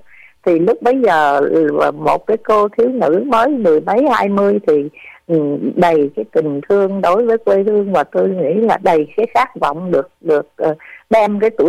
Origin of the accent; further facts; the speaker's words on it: Rạch Giá, Kien Giang, Vietnam; má tôi là ở trong Nam, cho nên tôi là được sinh ra mà lớn lên ở Rạch Giá.